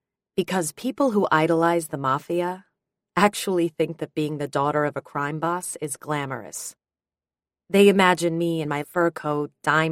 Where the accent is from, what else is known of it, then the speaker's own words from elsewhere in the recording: Bensonhurst, New York, United States; I may be a Midtown girl now, but I was born and raised in Bensonhurst. Born and raised in Bensonhurst.